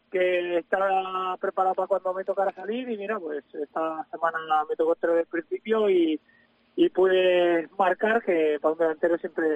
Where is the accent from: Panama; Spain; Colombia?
Spain; Cartagena, Region of Murcia; yo soy de Murcia, de Cartagena, y pensaba que iba a haber un clima parecido